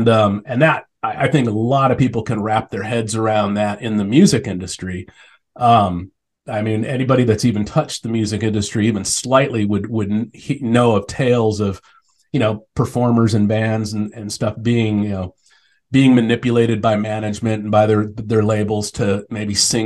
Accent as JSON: {"language": "English", "town": "Tempe", "region": "Arizona", "country": "United States", "tie": "born or raised there", "said": "I grew up in Tempe, Arizona, riding skateboards, loving punk rock, and embracing my middle finger"}